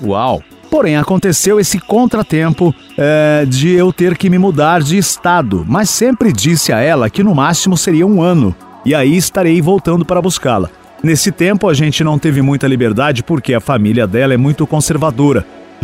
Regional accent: Paraíba, Brazil; moved away; sou paraibano, me mudei há pouco tempo para Mato Grosso, deixei muitas coisas para trás.

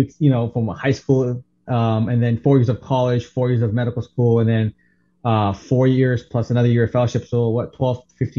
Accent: Saudi Arabia; also born or lived in St. Louis, United States; Briefly, you know, I was born in St. Louis. I actually grew up in the Middle East in Saudi Arabia, and then went to Mizzou for my undergraduate degree.

